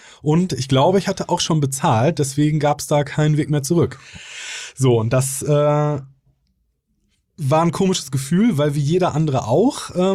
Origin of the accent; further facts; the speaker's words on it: Münster, North Rhine-Westphalia, Germany; Ich komme aus Münster, da gibt es auch nicht so geile Gewässer.